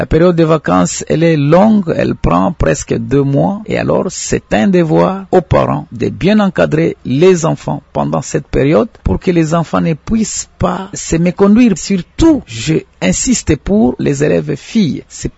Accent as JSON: {"language": "French", "region": "Maniema", "country": "DR Congo", "said": "ici chez nous au Maniema où il y a toujours le mariage précoce."}